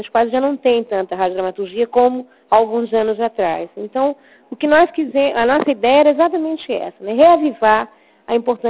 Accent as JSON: {"language": "Portuguese", "region": "São Paulo", "country": "Brazil", "said": "Eu que vim de São Paulo, sei o que é a USP, estudei lá."}